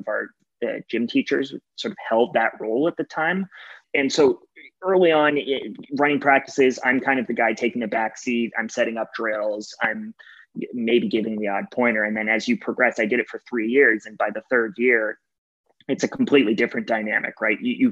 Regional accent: Toronto, Ontario, Canada; also born or lived in Ottawa; ultimately chose Carleton, even though Ryerson was kind of my hometown Toronto school, because I wanted to get away. I wanted to get out of the city.

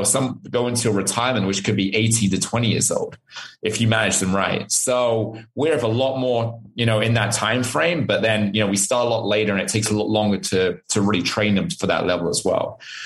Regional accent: England, United Kingdom; when I was a kid, I grew up in the English countryside

